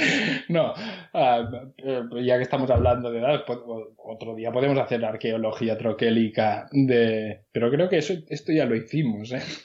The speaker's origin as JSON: {"language": "Spanish", "region": "England", "country": "United Kingdom", "second_language": "Spanish", "said": "Siendo inglés, no la había oído en mi vida."}